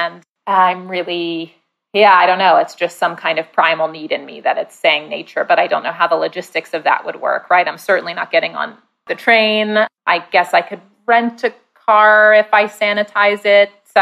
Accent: New York City, New York, United States; But I will say, as a New Yorker, I feel oddly disconnected from the rest of New York.

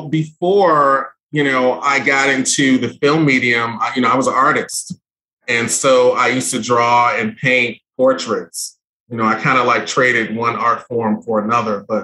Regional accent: Chicago, Illinois, United States; You know, I'm from Chicago, where technically disco music died and house music began.

